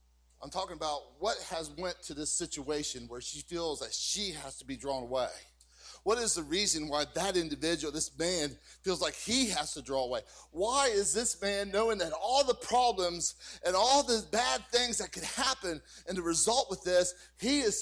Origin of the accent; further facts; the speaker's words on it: Wick, West Virginia, United States; I grew up out in Tyler County. I grew up in a place called Wick. And it's just a little black hole in Tyler County.